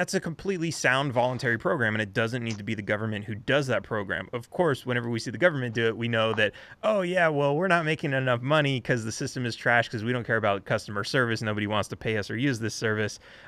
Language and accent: English; Los Angeles, California, United States; I've seen this a lot growing up in Los Angeles